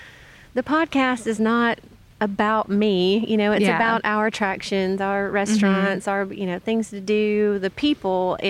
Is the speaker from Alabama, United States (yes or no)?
yes; Oakville, Alabama, United States; Born and raised in North Alabama. I grew up in Lawrence County, in a very small little place, a community, it's not even a town, called Oakville.